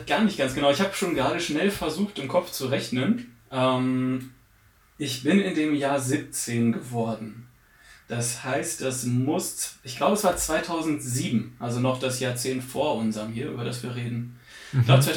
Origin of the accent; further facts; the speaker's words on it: North Rhine-Westphalia, Germany; now in Bochum, Germany; aus Bochum, für alle, die sich fragen. Ich bin geboren und groß geworden im Münsterland und vor circa 8, 9, 10 Jahren ins Ruhrgebiet gezogen und fühle mich mittlerweile sehr ruhrgebietsmäßig.